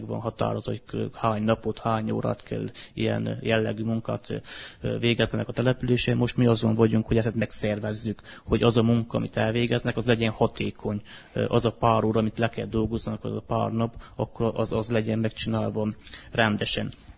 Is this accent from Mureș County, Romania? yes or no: no; Csíkszentsimon, Harghita, Romania; ugye én itt Csíkszentsimában nőttem fel, itt is laktam